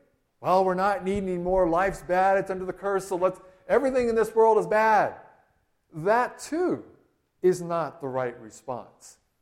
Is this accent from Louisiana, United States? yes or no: yes; Louisiana, United States; and I grew up in Louisiana, so buttermilk biscuits.